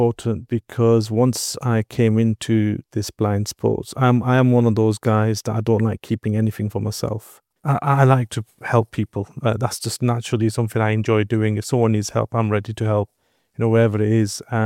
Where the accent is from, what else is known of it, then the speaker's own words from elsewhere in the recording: Bolton, North West England, United Kingdom; obviously I'm from Bolton, Greater Manchester.